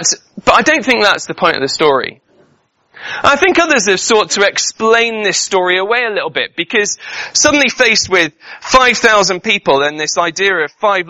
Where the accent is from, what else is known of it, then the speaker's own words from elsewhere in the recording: United Kingdom; And we say, yeah, we're British.